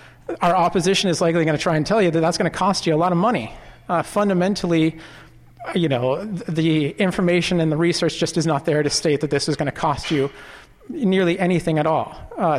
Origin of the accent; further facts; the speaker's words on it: Portland, Oregon, United States; I'm from up in Portland, but I'm definitely a proud Oregonian for quite a few years now. I am transplanted from the Northwest, so I grew up son of a cheesemaker in the Northwest, so I'm Northwest proud for sure.